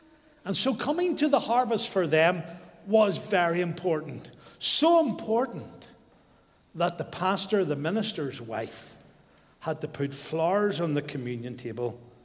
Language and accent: English; Northern Ireland, United Kingdom; Well, we came from the Grosvenor Road, Donegal Road, and we didn't know much about the harvest. We grew up in an Anglican tradition, and they did have Thanksgiving services.